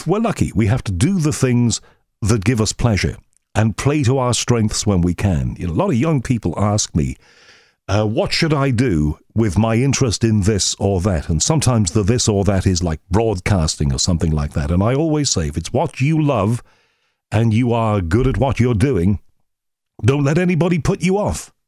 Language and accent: English; Liverpool, North West England, United Kingdom; from what I remember growing up in Liverpool.